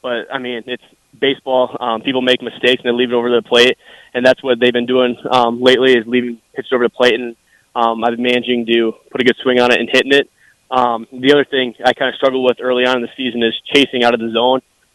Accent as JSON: {"language": "English", "region": "South Dakota", "country": "United States", "said": "Big Ten, since I'm from South Dakota, I've been following Big Ten, obviously."}